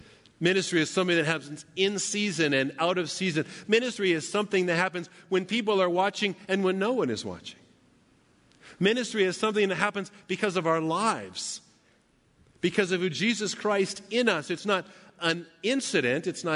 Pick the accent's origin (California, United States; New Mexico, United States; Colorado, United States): California, United States; Paradise; We went to my hometown, which is Paradise, California. It's about 100 miles north of here. It's a small town.